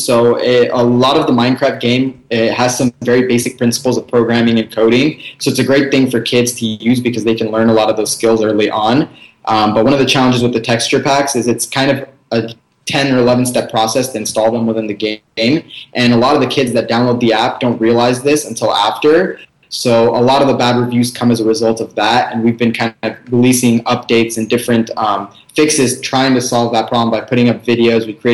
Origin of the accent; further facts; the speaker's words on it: India; Yeah, I am Indian, so that is a benefit. And so I can like speak the language